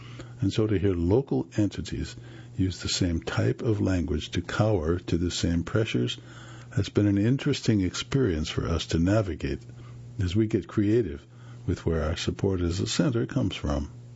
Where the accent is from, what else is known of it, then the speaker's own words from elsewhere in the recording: Charleston, South Carolina, United States; I come from Charleston, which is considered another blue hub of that state, but I've also seen the ugly parts of the state this year.